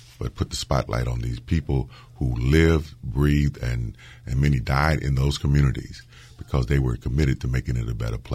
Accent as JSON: {"language": "English", "region": "Alabama", "country": "United States", "tie": "born there", "said": "I was born in Perry County, Alabama"}